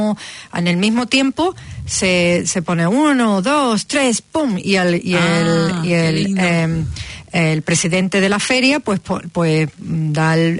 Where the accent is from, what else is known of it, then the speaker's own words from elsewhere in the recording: Seville, Andalusia, Spain; yo soy medio alemana, medio española, me crié en España, en la ciudad de Sevilla, que es la capital de Andalucía, la región de Andalucía de España, en el sur.